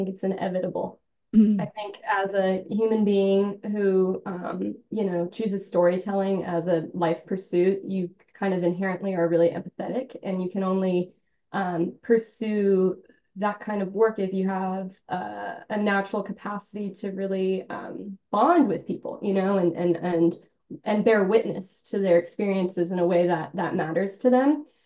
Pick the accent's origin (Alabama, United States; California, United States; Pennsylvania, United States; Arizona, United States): Arizona, United States; Tucson; growing up in Tucson, Arizona, I always had this love affair with the ocean